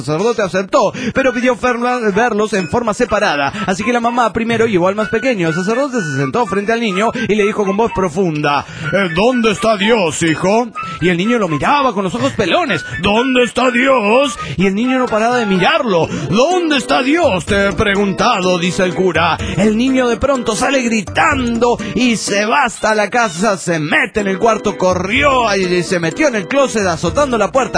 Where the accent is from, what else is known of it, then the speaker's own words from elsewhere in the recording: Guatemala; de Guatemala.